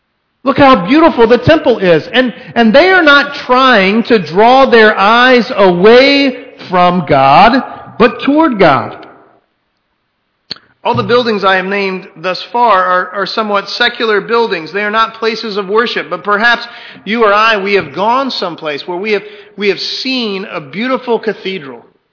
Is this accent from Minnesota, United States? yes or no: no; Texas, United States; I mean, especially as a Texan, there's a piece of the rock of the Alamo there.